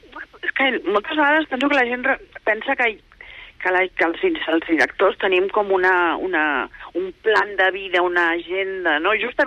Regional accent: Barcelona, Catalonia, Spain; Jo visc a Gràcia encara, vull dir, és un tros de la meva infantesa, no?

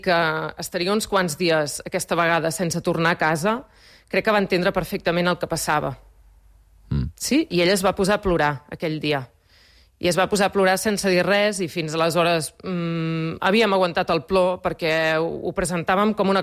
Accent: Catalonia, Spain; som catalans, ni millors ni pitjors, som catalans

